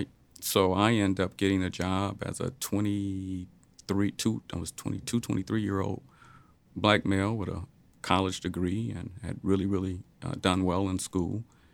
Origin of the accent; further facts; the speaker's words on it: Detroit, Michigan, United States; I had already known all the Democrats because I grew up in Detroit.